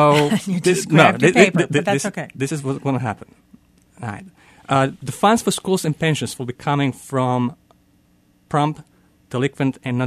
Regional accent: Zagreb, City of Zagreb, Croatia; moved away as an adult; now in Philadelphia, United States; Being born and raised in Zagreb, Croatia, I spent 20 years of my life.

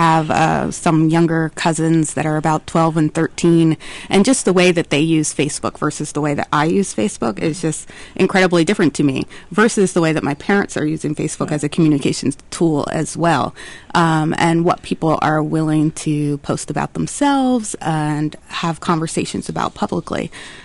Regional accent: United States; that's probably the biggest shift in terms of how I felt as an American living in this country.

